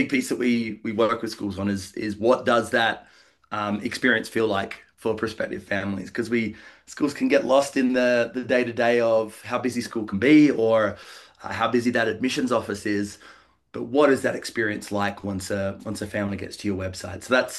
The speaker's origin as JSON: {"language": "English", "country": "Australia", "lives_now": "Colorado, United States", "said": "So you might hear my accent. Originally from Australia, didn't see any snow until I was 40 years old."}